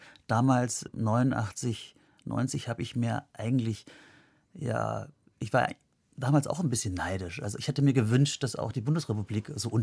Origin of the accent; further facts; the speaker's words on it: Berlin, Germany; Also ich bin Berliner Schriftsteller.